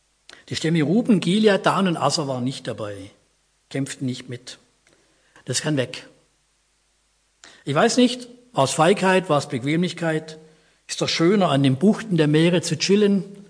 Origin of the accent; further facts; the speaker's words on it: Künzelsau, Baden-Württemberg, Germany; born there; Ich komme aus Künzelsau gebürtig.